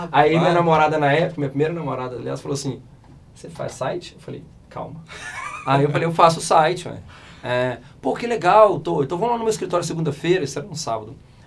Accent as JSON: {"language": "Portuguese", "town": "Belo Horizonte", "region": "Minas Gerais", "country": "Brazil", "tie": "born or raised there", "said": "eu sou mineiro de Belo Horizonte. A gente, na verdade, eu não sou de Belo Horizonte, sou do interior, mas eu vim para Belo Horizonte muito cedo, né, com dias de vida. E eu nasci e cresci aqui no estado de Minas mesmo."}